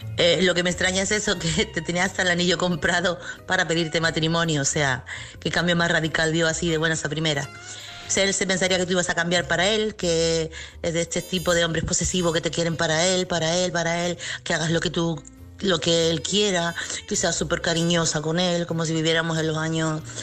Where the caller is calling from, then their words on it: Chiclana de la Frontera, Andalusia, Spain; corresponsal de Chiclana.